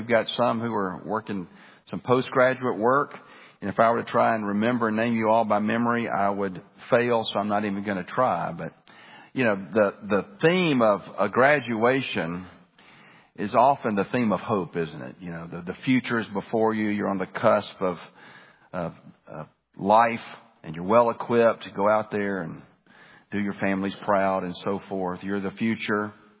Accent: Birmingham, Alabama, United States; I grew up in Birmingham. That's my hometown. That's where my grandparents are from, Alabama. I've just got a lot of roots there, a lot of roots in the city.

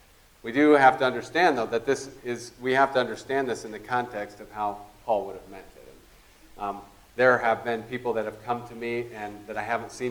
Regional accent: United States; But even though I'm an American, I haven't lived in America most of my adult life.

